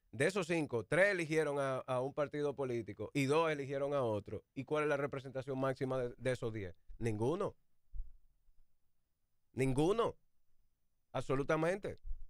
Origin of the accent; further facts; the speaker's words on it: Dominican Republic; como nación, como ciudadano dominicano